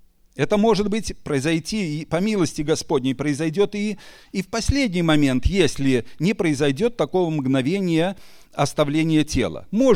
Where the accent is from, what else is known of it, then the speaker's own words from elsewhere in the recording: Belarus; я не могу сказать, что, вы знаете, я белорус, поэтому у меня такой характер.